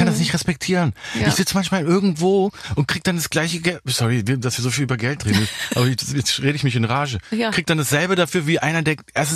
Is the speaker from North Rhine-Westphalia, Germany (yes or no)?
yes; Cologne, North Rhine-Westphalia, Germany; und ich sage immer, ich komme aus Kalk, ja.